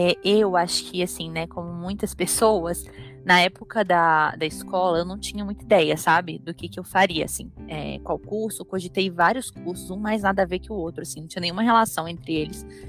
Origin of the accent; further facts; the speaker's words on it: Belo Horizonte, Minas Gerais, Brazil; now in São Paulo, Brazil; eu tenho 26 anos, eu sou de Belo Horizonte, mas eu trabalho em São Paulo